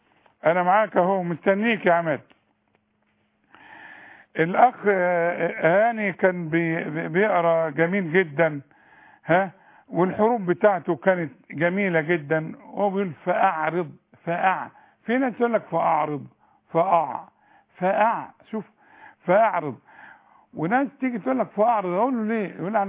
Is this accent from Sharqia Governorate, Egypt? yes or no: yes; Sharqia Governorate, Egypt; انا بقى من الشرقيه وامي من الشرقيه وابويا من الشرقيه